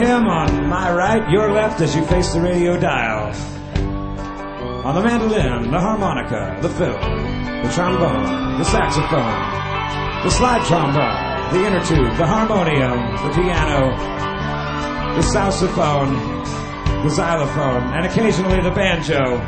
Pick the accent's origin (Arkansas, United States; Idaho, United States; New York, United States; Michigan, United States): Idaho, United States; Stanley; Stanley, Idaho.